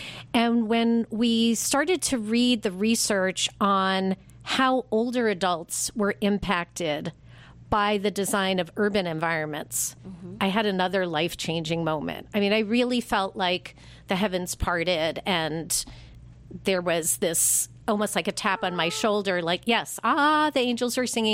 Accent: Long Island, New York, United States; So I grew up on Long Island and ended up going to Cornell University.

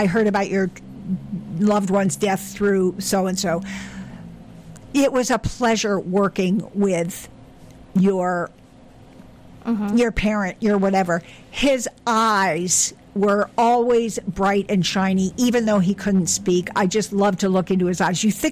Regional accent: New Jersey, United States; I'm from New Jersey, I know.

